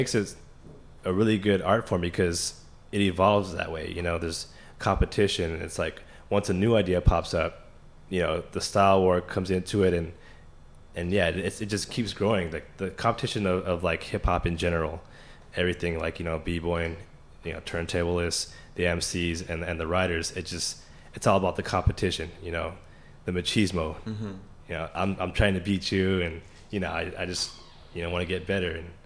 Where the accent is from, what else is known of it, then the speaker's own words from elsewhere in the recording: West Coast, United States; Well, the thing was, I'm from the West Coast